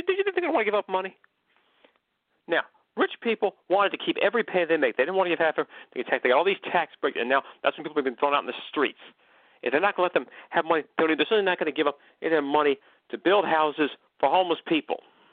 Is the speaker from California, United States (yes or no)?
yes; California, United States; So I was from California. It's frosty where I live.